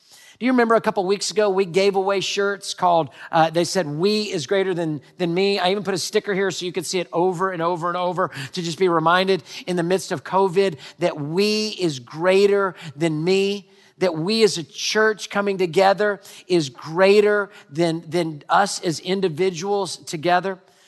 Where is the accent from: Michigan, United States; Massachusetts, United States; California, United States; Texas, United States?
Texas, United States; Houston; I grew up in Houston, native Houstonian.